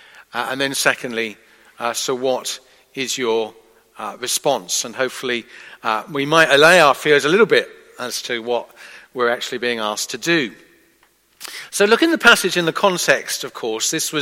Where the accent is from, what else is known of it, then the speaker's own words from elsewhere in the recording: Isle of Wight, South East England, United Kingdom; I grew up on the Isle of Wight